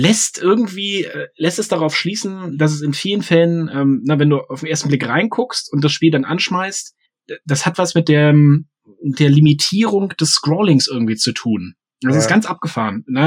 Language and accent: German; East Germany, Germany; Und ich komme aus dem Osten.